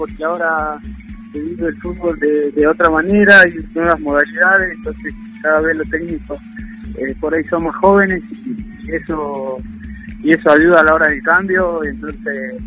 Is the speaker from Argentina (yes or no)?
yes; Tucumán, Argentina; moved away; ya pasaron 8 años de que yo me fui de Tucumán